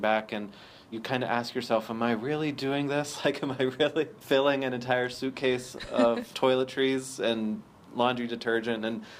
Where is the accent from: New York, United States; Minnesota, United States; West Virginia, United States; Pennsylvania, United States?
Pennsylvania, United States; I'm from the U.S. I'm from Pennsylvania. I studied here in Venezuela as an exchange student after high school back in 2001 and 2002